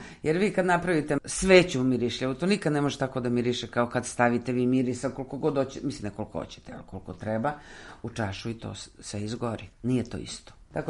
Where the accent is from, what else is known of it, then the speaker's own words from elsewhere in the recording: Belgrade, Serbia; ja sam Beograđanka.